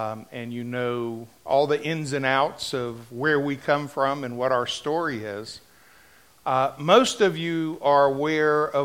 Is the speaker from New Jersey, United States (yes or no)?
yes; Paramus, New Jersey, United States; born there; I was born in Paramus, New Jersey, to … Can any good thing come out of Paramus?